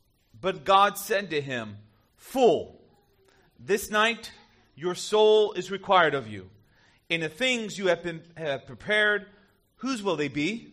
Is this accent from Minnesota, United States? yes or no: no; Florida, United States; If you don't know, I grew up in South Florida. In the age of 70s and 80s, you didn't wear sunscreen, right?